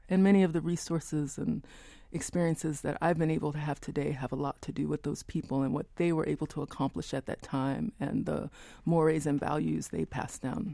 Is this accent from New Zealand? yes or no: no; Chicago, Illinois, United States; born there; That definitely were part of the Great Migration. It's why I was born in Chicago